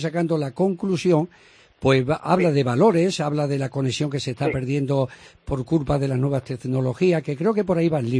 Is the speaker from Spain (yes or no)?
yes; Extremadura, Spain; como buen extremeño, yo te digo una cosa